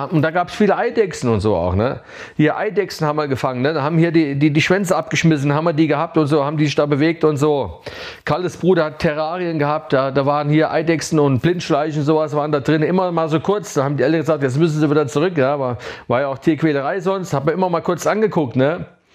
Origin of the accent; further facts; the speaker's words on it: Pohlgöns, Hesse, Germany; Ich bin aufgewachsen in Polgöns, auf dem Windhof, ja. Im Sudetenring, ja. Da bin ich aufgewachsen